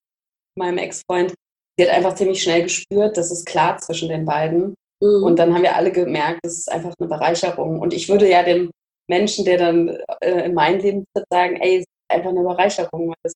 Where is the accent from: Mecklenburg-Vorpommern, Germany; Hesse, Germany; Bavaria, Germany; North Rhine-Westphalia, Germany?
North Rhine-Westphalia, Germany; Cologne; born there; now in Hamburg, Germany; Und bin geboren in Köln.